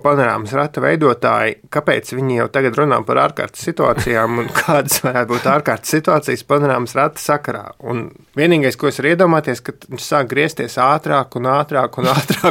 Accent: Sigulda, Sigulda Municipality, Latvia; Es augu Siguldā, man bija šausmīgi bail no tā panorāmas rata.

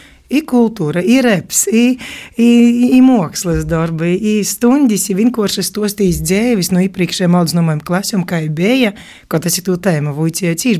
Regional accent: Krāslava, Krāslava Municipality, Latvia; Es esmu dzimusi Kroslavā un pirmo klasi es soku it Kroslavas pirmajā vidusskolā.

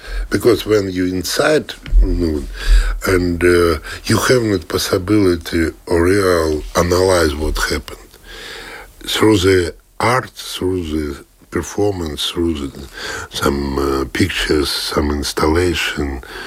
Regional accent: Russia; born there; English is a second language; Also in Ukraine, and I was born in Russia

